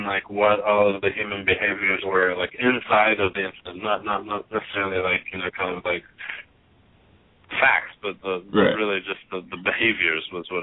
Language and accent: English; Atlanta, Georgia, United States; there was one in Georgia that I'm from Atlanta, Georgia